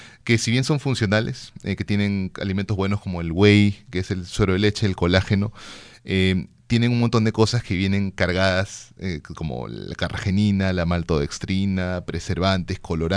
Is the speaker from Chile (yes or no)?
no; Peru; como peruanos tenemos que comer rico siempre, ¿no?